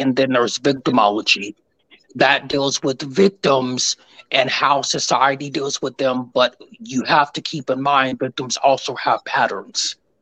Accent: Colorado, United States; I am from Colorado. I'll say that.

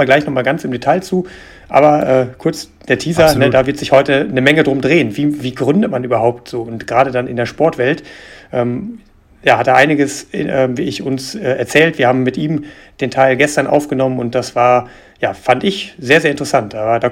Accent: North Rhine-Westphalia, Germany; viele in meiner Heimat eben auch gewesen, hier mit Bocholt, Sonsbeck, auch Dortmund

